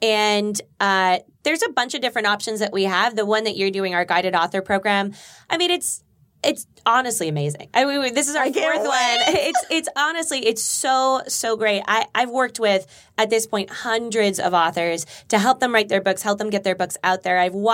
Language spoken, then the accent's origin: English; Burbank, California, United States; I grew up in Burbank.